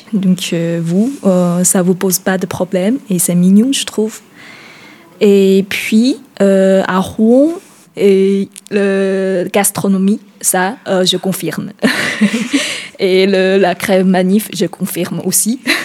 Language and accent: French; Shandong, China; French is a second language; now in France; j'ai 25 ans. Je viens de la Chine. La province s'appelle Shandong. C'est à nord-est de la Chine et à côté de la mer, en face du Corée du Sud.